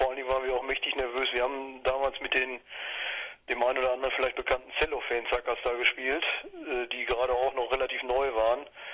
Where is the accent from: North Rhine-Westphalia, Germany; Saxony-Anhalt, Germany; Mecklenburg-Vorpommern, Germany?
North Rhine-Westphalia, Germany; now in Cologne, Germany; unser Sänger und ich, wir kommen gebürtig aus dem Sauerland, haben uns aber auch hier in Köln quasi wieder getroffen